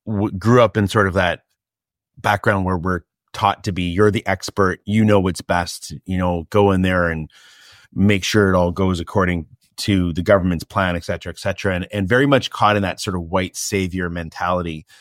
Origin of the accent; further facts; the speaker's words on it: Canada; I grew up in Canada, my family's from Canada